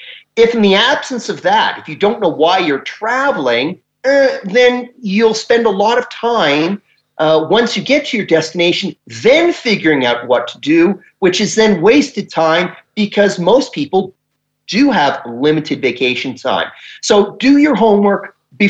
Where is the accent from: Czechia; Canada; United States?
Canada; And as a Canadian, I certainly wouldn't see this back home.